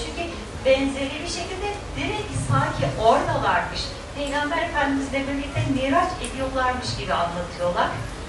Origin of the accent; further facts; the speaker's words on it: Istanbul, Turkey; Ben İstanbul'dan.